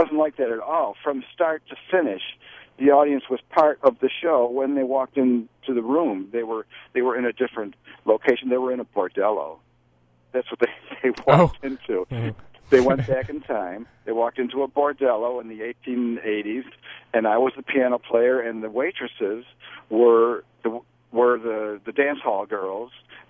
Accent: Buffalo, New York, United States; So I packed up and moved to Buffalo. That was my hometown, Buffalo. So it was no chore going back home, no hardship.

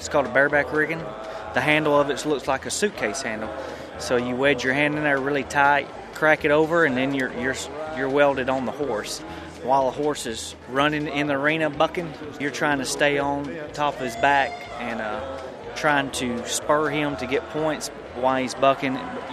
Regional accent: Leesville, Louisiana, United States; I'm from Leesville, Louisiana. I'm 29 years old, and I'm a professional bareback rider.

